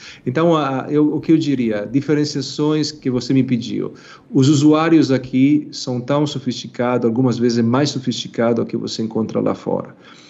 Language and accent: Portuguese; Italy; Portuguese is a second language; Eu sou italiano.